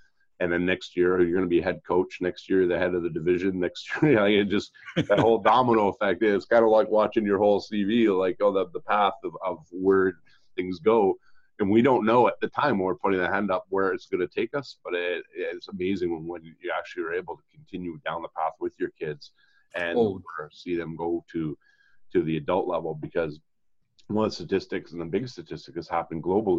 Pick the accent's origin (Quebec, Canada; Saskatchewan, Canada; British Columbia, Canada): Quebec, Canada; Montreal; when I grew up in Montreal, that we had outdoor rinks.